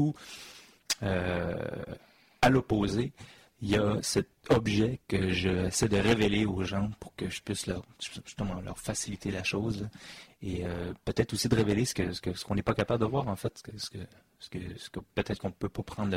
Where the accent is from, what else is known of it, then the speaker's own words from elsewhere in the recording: Quebec, Canada; j'ai fait mes études à Chicoutimi, donc je suis d'origine du Saguenay.